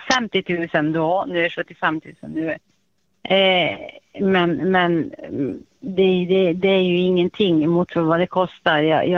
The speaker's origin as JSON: {"language": "Swedish", "town": "Piteå", "region": "Norrbotten County", "country": "Sweden", "said": "jag är från Piteå."}